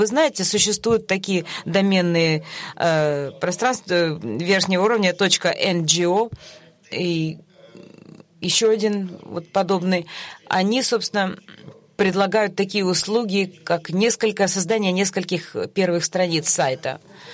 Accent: Mexico; Russian is a second language; я из Мексики.

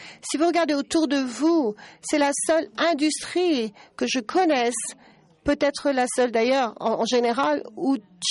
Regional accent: England, United Kingdom; French is a second language; Moi, comme vous voyez, comme vous l'entendez, je viens d'Angleterre, du Royaume-Uni.

